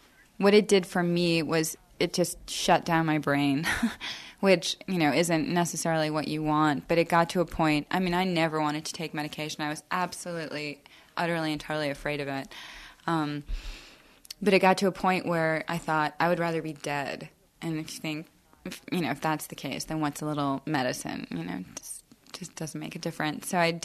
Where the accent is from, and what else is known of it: New York, United States